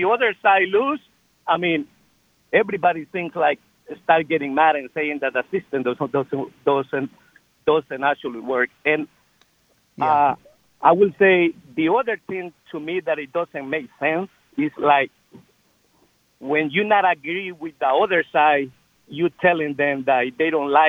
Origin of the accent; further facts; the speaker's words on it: Honduras; English is a second language; now in United States; I'm an immigrant from Honduras, and I came here, I believe, in 1998.